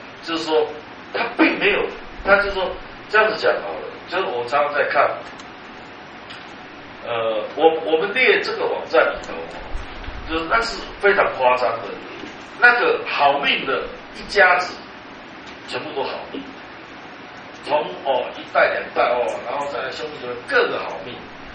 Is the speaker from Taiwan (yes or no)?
yes; Taiwan; 我们台湾人应该是中国人都，包括大陆人也一样